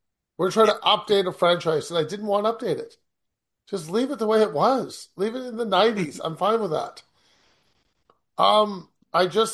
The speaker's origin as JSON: {"language": "English", "country": "Canada", "said": "I'm not American, okay? So I understand why being a Canadian, I can't have a gun to shoot Ghostface."}